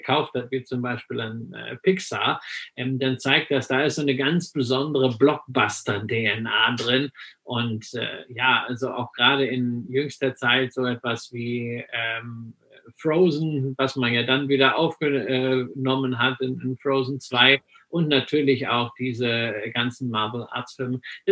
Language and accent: German; West Germany, Germany; weil ich bin ja im Westen groß geworden.